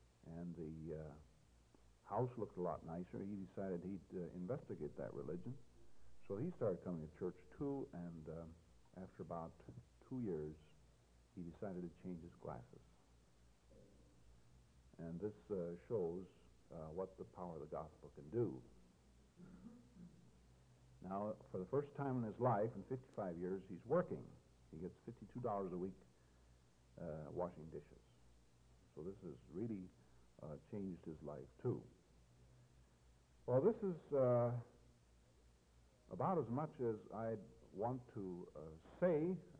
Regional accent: North Dakota, United States; And then in North Dakota, which is where I'm from, I have to get in a plug for my home state

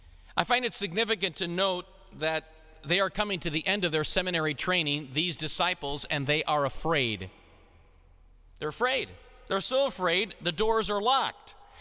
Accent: Milwaukee, Wisconsin, United States; I grew up in Milwaukee, the inner city, and my parents would take me to central Wisconsin to work on a farm in the summertime.

